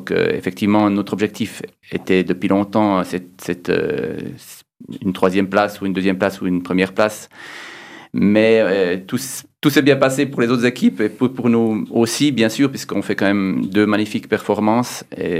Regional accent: Switzerland; en tant que Suisse, on est dans la précision, puisqu'on est quand même le pays des montres.

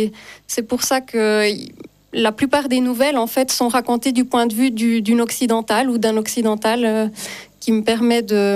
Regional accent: La Chaux-de-Fonds, Neuchâtel, Switzerland; born there; un projet autour de La Chaux-de-Fonds, ma ville natale.

